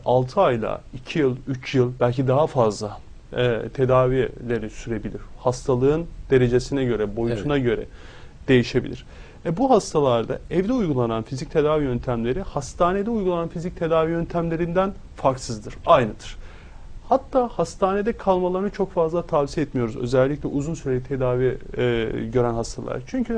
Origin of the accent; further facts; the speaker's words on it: Erzurum, Turkey; Ondan önceki hafta Erzurum'daydım. Memleketim de orası benim.